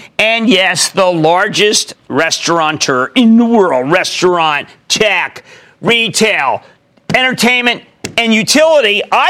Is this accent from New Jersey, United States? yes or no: yes; New Jersey, United States; How about we go to Joe in my home state of New Jersey?